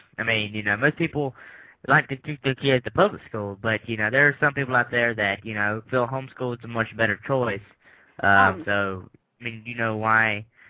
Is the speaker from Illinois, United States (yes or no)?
yes; Taylorsville, Illinois, United States; born there; I'm glad I was born in Taylorsville.